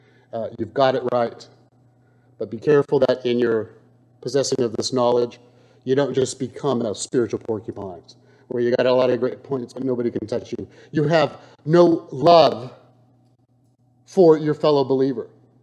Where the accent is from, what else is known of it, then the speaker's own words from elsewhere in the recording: Huntington Beach, California, United States; also born or lived in England; at one point in my life, I lived in England, and I came from Huntington Beach. I'm born and raised here, and so I was very much naive to a lot of the world.